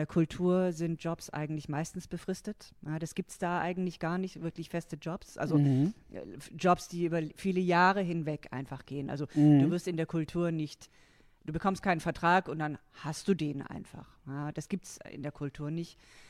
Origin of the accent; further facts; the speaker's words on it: Baden-Württemberg, Germany; Ich komme aus Süddeutschland. Ich bin in der Nähe von Tübingen geboren, einer sehr, sehr schönen Studentenstadt